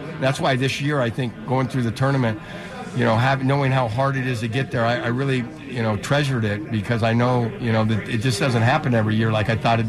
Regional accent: Spokane, Washington, United States; born there; I was born in Spokane.

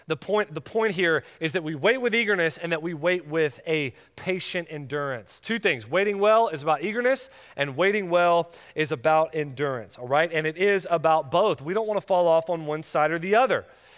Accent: Florida, United States; I grew up in North Florida, and at that time in the 80s

